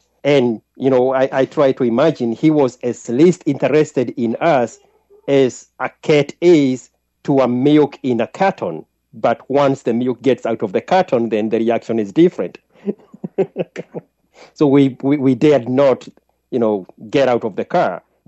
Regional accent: Kenya; now in Kyle, United States; I live in Cayo, Texas. I am originally from Kenya. I was born there.

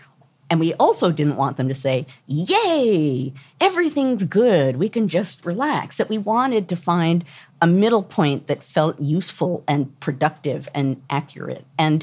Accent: United States; And then as American women, we have a lot of feelings about it.

